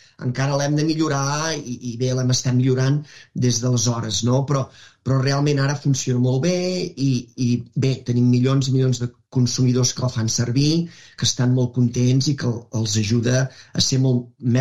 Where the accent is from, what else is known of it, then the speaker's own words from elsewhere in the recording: Manresa, Catalonia, Spain; fes un itinerari per visitar Manresa, que és d'on soc jo